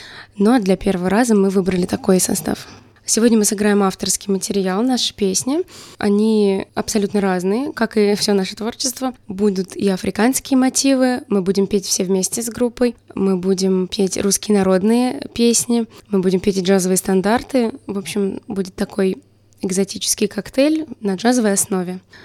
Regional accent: Moscow, Russia; помимо Москвы, мы из Москвы

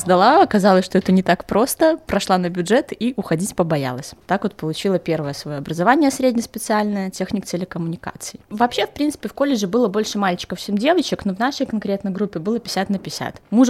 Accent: Minsk, Belarus; Родилась я в Минске, всю жизнь, в принципе, с самого детства живу в Минске.

